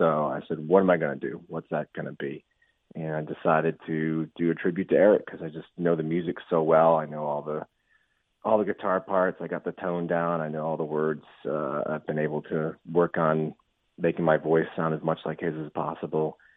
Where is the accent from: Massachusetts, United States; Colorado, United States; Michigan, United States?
Massachusetts, United States; You know, when I was 17, I grew up in Massachusetts in the original House of Blues in Boston, which was this little, tiny, like 200-seat little shack-looking thing.